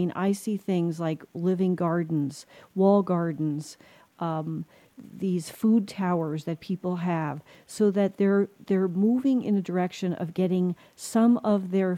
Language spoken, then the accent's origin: English; East Coast, United States; we're here in the Southwest and I come from the East Coast